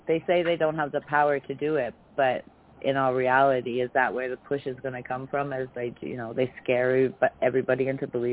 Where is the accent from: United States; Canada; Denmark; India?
Canada; I'm from Canada. Yeah, I live in Canada right now.